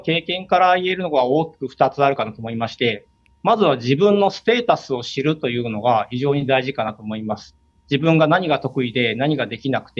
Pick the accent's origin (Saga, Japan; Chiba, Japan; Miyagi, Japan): Saga, Japan; Karatsu; やはり唐津っていう自分の地元が選択肢の一つとして上がってきました。